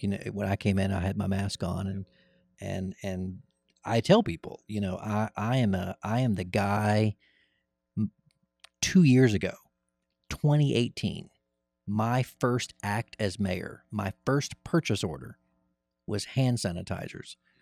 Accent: Cleveland, Tennessee, United States; serving in my hometown in a capacity that I never really saw myself

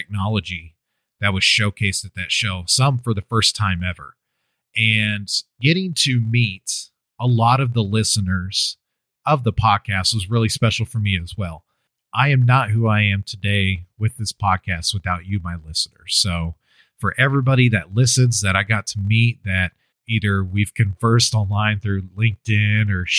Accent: San Antonio, Texas, United States; going back to my hometown where I grew up, San Antonio, Texas, was really special for me.

